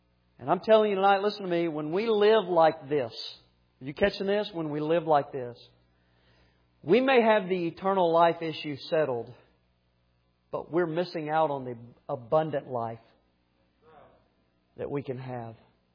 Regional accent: Florida, United States; He's from California and I'm from Florida.

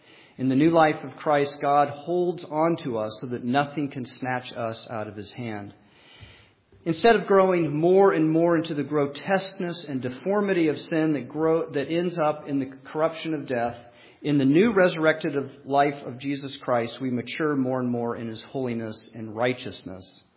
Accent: Colorado, United States; and I grew up in Colorado.

